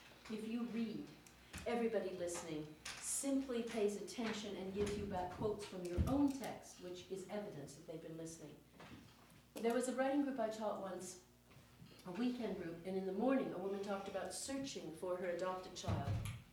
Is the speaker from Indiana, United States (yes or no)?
no; Seattle, Washington, United States; moved away as an adult; now in Edmonton, California, United States; I come from Edmonton, Alberta. And I grew up in Seattle. And I got to Edmonton in 1971